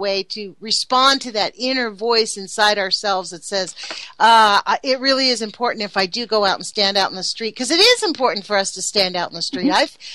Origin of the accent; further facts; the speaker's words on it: Redondo Beach, California, United States; Like in my own little area of my hometown, Redondo Beach